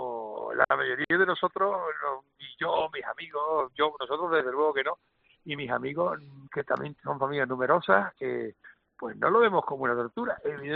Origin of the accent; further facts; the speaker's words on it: Canary Islands, Spain; y nosotros como canarios tenemos un 75%.